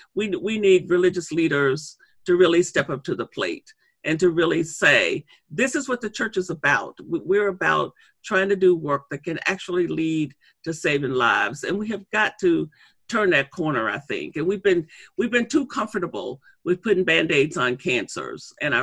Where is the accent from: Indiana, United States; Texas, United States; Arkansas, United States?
Arkansas, United States; during my 18 years of growing up in Arkansas that there was some constraints for me as a young Black person in terms of what I could dream and what was expected of me